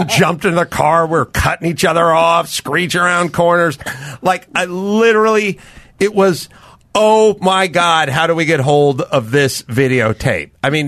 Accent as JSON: {"language": "English", "town": "North Hollywood", "region": "California", "country": "United States", "tie": "born or raised there", "said": "So, because I grew up in North Hollywood, and because North Hollywood and Chatsworth and Van Nuys just became the porn capitals of the world"}